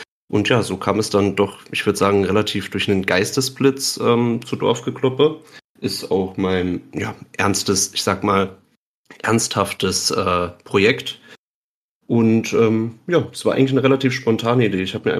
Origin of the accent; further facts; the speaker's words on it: Southwest Germany, Germany; Genau, ich komme aus Südwestdeutschland, ja.